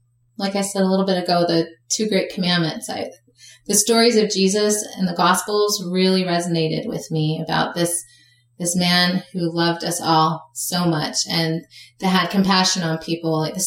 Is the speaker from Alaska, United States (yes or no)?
no; Salt Lake City, Utah, United States; It was an incredible experience to go from growing up in Salt Lake to all of a sudden living in the inner city of New York